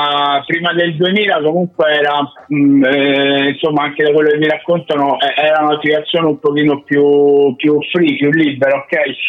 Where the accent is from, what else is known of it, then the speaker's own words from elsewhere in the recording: Rome, Lazio, Italy; suonare nella mia città natale, che appunto è Roma